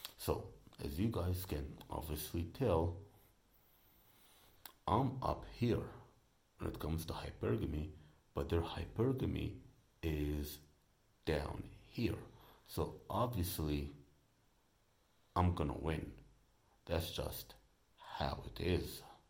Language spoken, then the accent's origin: English; United States; The fact that I'm here from America, and in all honesty, man, I've been telling these people I'm from Egypt.